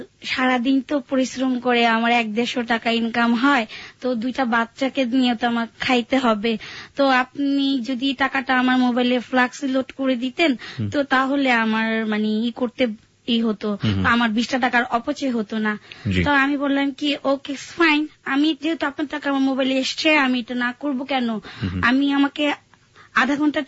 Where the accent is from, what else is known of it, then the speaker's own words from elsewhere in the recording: Dhaka, Dhaka Division, Bangladesh; আমার বাসা ঢাকায়, আমরা ঢাকার স্থানীয়। আমার বাসা হচ্ছে ঢাকা মতিঝিলে।